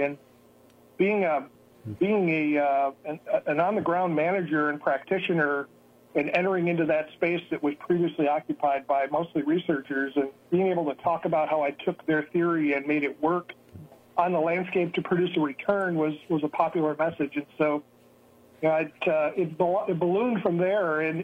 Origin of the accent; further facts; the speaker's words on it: New York, United States; As I mentioned, I'm a New York State native. I was born in New York State in Niagara County and have resided in western New York my entire life, and other than being away at college.